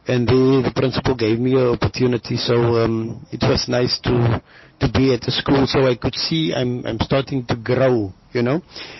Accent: Western Cape, South Africa; And because I came from Inova Park, I started here in Mitchell's Plain also with the same lifestyle.

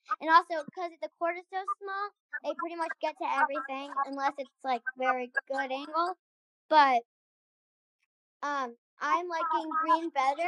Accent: New York City, New York, United States; I am from New York City and I am 8.

